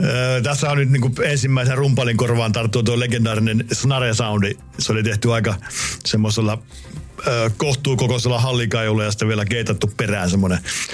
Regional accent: Tampere, Pirkanmaa, Finland; also born or lived in Saarijärvi; Mä oon syntynyt Saarijärvellä Keski-Suomessa, mutta sitten mä olin vain 3 kuukauden ikäinen, kun minun vanhempani pakkosiirsivät minut Tampereelle. Ja siellä asuin ensimmäiset 6 vuotta sitten elämästäni. Ja Kaukajärvellä Tampereella siellä asuttiin

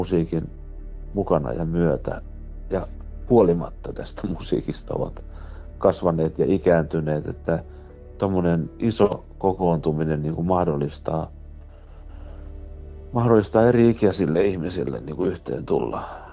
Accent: Namibia; mulla on lapsuuteni ollut lähetysmailla Namibiassa, niin mulla on vahvat tämmöiset kirkolliset juuret.

